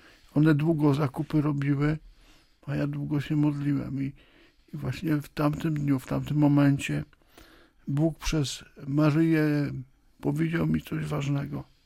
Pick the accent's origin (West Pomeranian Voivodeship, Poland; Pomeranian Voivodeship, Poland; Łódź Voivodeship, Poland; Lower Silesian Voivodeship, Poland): Łódź Voivodeship, Poland; Rawa Mazowiecka; born there; tak naprawdę to urodziłem się w Rawie Mazowieckiej